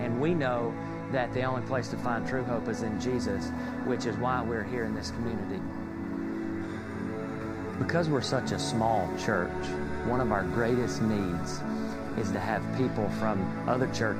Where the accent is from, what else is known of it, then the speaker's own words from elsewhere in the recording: Georgia, United States; I'm originally from the Blue Ridge Mountains in North Georgia, or as I like to call it, the country. I lived there for 25 years.